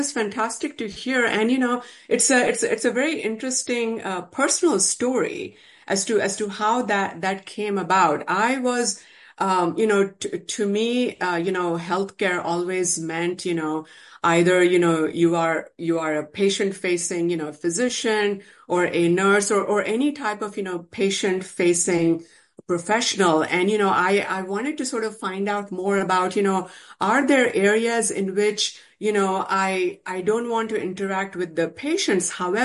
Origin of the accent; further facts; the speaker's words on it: Texas, United States; I'm from Texas, so I was reaching out to various programs within, the healthcare space.